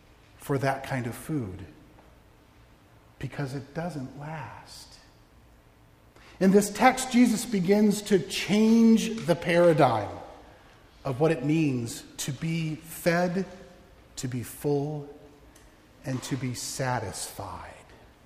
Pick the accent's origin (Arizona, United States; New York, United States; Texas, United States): Arizona, United States; I grew up in Arizona. They hunt quail there, right? Because we have plenty of them.